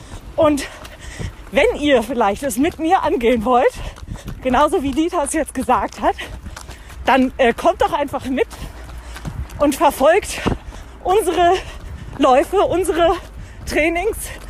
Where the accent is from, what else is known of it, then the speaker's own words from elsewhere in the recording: Hanover, Lower Saxony, Germany; in meiner Heimat den ersten Marathon